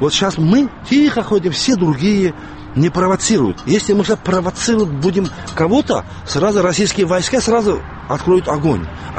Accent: Crimea, Ukraine; А мы крымские татары, мы живем здесь, нам это не нужно.

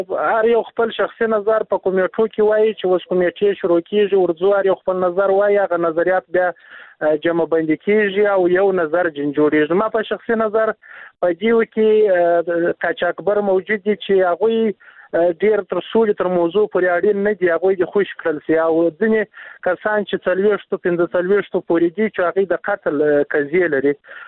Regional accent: Uruzgan, Afghanistan; زه دروازګان ولایت څخه راغلی مجرګیت

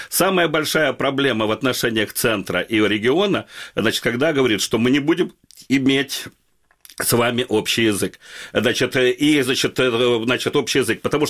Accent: Starobilsk, Luhansk Oblast, Ukraine; я сам выходец из Старобельска

